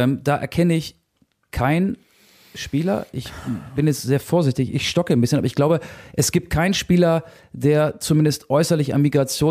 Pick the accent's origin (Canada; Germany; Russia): Germany; Lower Saxony; Ich komme ja auch aus Niedersachsen, also gar nicht weit von Hamburg entfernt, aber weit genug von Hamburg entfernt, um da irgendwie regelmäßig Sport treiben zu können.